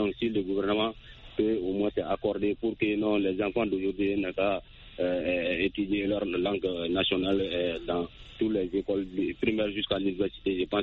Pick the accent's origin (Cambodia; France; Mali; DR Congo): Mali; Partout au Mali. Donc je pense que vraiment les moments que j'ai fréquentés, on parle langue bambara dans notre école primaire